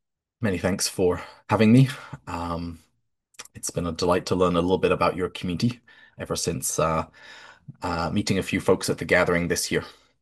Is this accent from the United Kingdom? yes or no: yes; United Kingdom; So in my family, growing up in the United Kingdom, holiday usually meant that we were visiting a historical site.